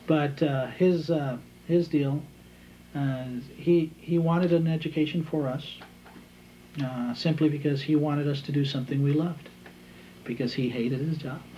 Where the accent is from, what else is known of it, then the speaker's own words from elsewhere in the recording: El Paso, Texas, United States; So actually, I'm a first-generation American on my mother's side. Born and raised in El Paso. Graduated from Isleta High School, which is in what they call the Valley of El Paso.